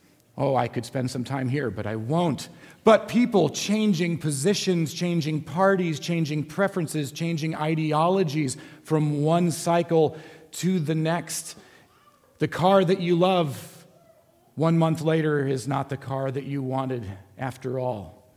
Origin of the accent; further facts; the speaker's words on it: Illinois, United States; people saying, "You're from Chicago." I'm from Illinois. They're not the same thing, but okay.